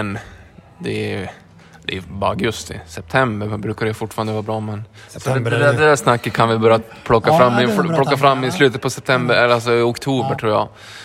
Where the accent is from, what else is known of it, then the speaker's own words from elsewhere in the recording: Jämtland County, Sweden; köra någonting mer där hemma i Jämtland innan